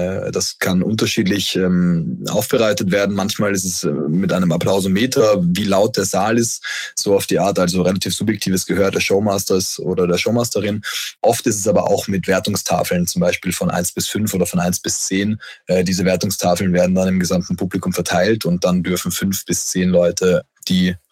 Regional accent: Vienna, Austria; Ich komme ursprünglich aus Wien

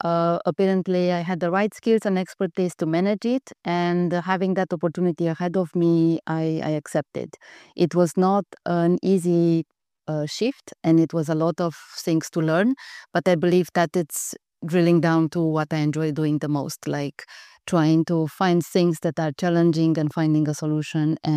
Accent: Romania; English is a second language; now in Switzerland; I'm coming from Romania. Now Switzerland is home.

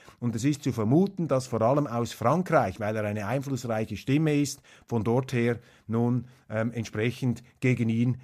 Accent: Switzerland; Also das ist wirklich erschütternd für mich als Schweizer.

